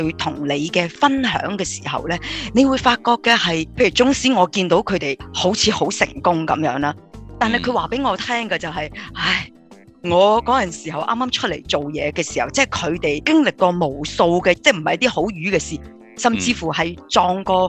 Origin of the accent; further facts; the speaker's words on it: northern China, China; 咁因為我哋係北方人啦